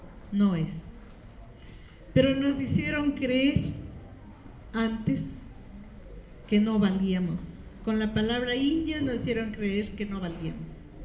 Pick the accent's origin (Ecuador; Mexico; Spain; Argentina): Ecuador; Yo soy del Ecuador y a veces en el mapa casi no aparece sino solo la línea equinoccial y no el país. Está en Sudamérica, ¿no?